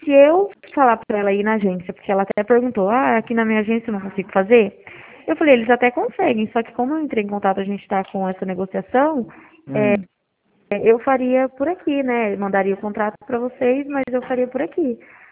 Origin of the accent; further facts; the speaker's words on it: Dracena, São Paulo, Brazil; eu sou daqui de Dracena